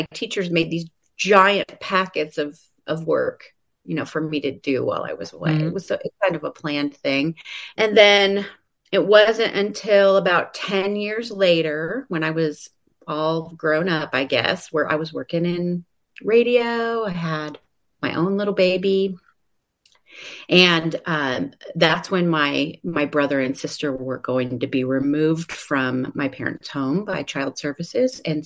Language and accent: English; Indiana, United States; I'm from Southern Indiana.